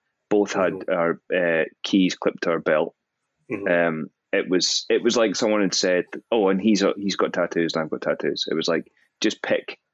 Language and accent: English; Scotland, United Kingdom; so he's from Glasgow, I'm from Fife.